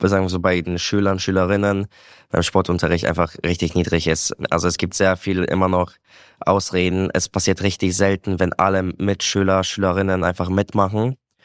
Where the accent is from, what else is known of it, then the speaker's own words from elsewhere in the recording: Poland; now in Germany; ich komme aus Polen und ich weiß schon, als ich noch in Polen gelebt habe